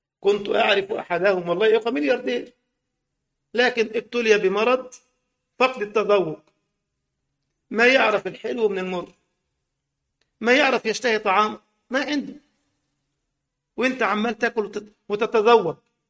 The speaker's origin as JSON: {"language": "Arabic", "country": "Egypt", "said": "ومر بالسيارة كده في عندنا في مصر على كورنيش النيل زي ما بيقولوا"}